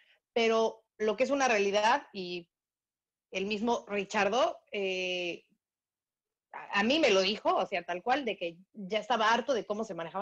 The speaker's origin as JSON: {"language": "Spanish", "country": "Mexico", "said": "estos pequeños detallitos que a lo mejor a mí como mexicana me pueden brincar"}